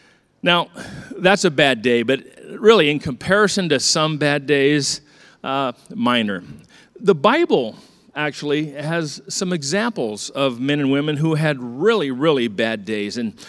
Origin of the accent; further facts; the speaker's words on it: California, United States; And I didn't badmouth California because I'm from California.